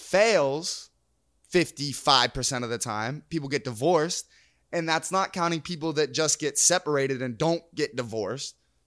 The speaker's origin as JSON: {"language": "English", "country": "United States", "said": "I obviously have never even thought that way because I'm American."}